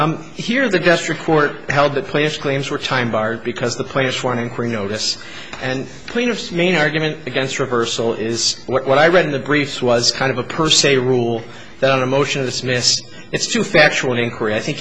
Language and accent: English; New York, United States; I don't read it. I'm from New York, unfortunately.